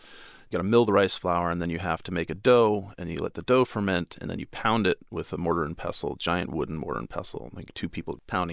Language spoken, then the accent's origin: English; United States; because I grew up in the United States where street food back then was non-existent, like the odd taco truck or something like that.